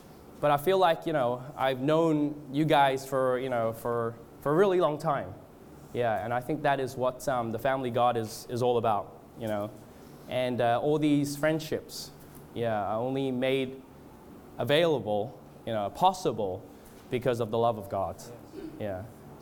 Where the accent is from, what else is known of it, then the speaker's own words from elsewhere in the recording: Australia; now in Canada; I was born in Australia and I went to Canada. It's a bit complicated.